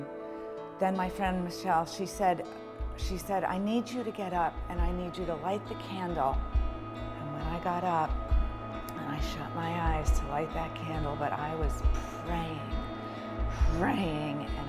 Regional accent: New York, United States; moved away as an adult; I'm from New York. My husband and I moved down here 15 years ago.

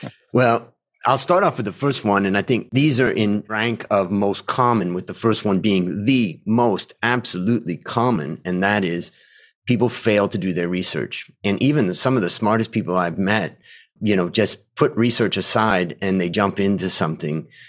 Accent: Ohio, United States; also born or lived in California; now in Thailand; I grew up in Ohio and I moved to California. And when I graduated university, I went to work for Pepsi. And then after a few years of doing that, I moved to Thailand in 1992 to teach finance.

